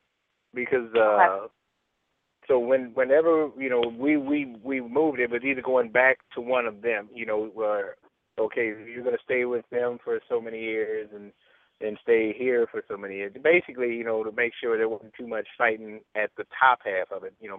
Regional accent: Illinois, United States; I started by basically, if you want to call a son of Illinois, that would be me

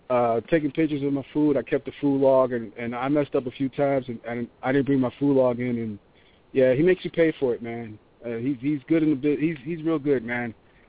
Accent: Brooklyn, New York, United States; also born or lived in New Jersey; I was from Brooklyn, New York. I lived a little bit in Jersey where I started my boxing and Muay Thai adventures.

